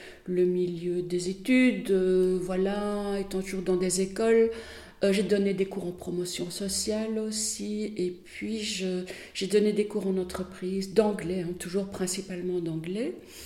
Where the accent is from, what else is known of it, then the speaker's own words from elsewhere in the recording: Charleroi, Wallonia, Belgium; Oui, je suis née en Belgique, oui. Je suis née, en fait, en Wallonie, dans la région de Charleroi. Et c'est là que j'ai été élevée. Voilà, donc je suis de culture wallonne. Je viens du Pays Noir.